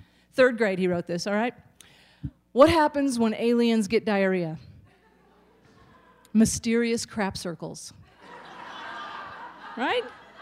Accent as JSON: {"language": "English", "region": "the Ozarks", "country": "United States", "said": "I'm from the Ozarks, so I have to, keep in touch. That's all I'm saying. I'm originally from the Ozarks."}